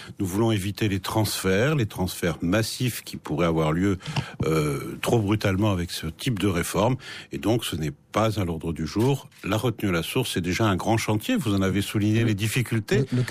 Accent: Grand Est, France; Moi, je suis lorrain et je préfère le salé.

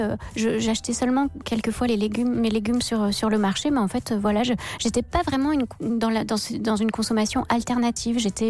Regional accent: Normandy, France; En fait, moi, je suis normande

